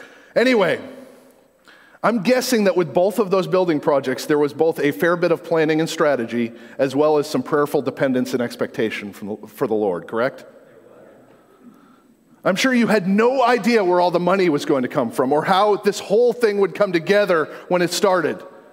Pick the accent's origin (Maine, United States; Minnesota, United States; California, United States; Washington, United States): Maine, United States; I'm from Maine. There are little stores all over the state of Maine that are really hot spots for gossip.